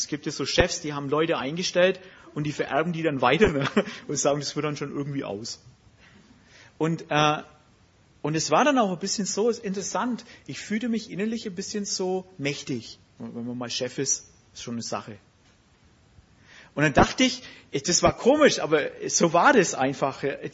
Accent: Germany; So sind wir Deutsche, wir sind halt ein bisschen so.

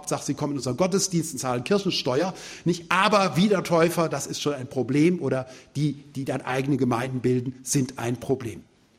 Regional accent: Rhineland, Germany; Ich bin selbst im Rheinland groß geworden und nicht kirchlich, christlich sozialisiert.

